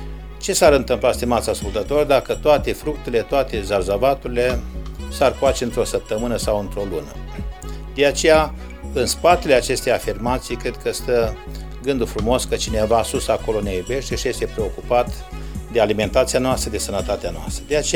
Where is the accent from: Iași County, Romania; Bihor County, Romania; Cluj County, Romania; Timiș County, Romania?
Iași County, Romania; Iași; sunt din România, din orașul Iași, Dulcele Târg al Ieșilor.